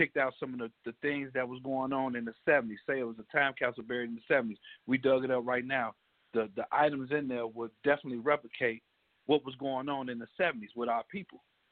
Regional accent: Chicago, Illinois, United States; A lot of us, and I come from Chicago, and a lot of us, you know, mm-hmm.

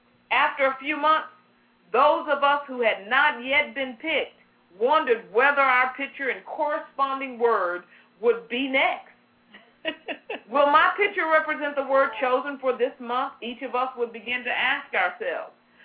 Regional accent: Houston, Texas, United States; I grew up in Houston, Texas, and my fifth grade teacher was Miss Verna Jones.

